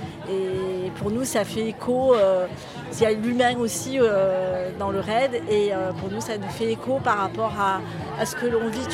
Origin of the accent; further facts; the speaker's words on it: Marseille, Provence-Alpes-Côte d'Azur, France; Massilia parce qu'on vient de Marseille.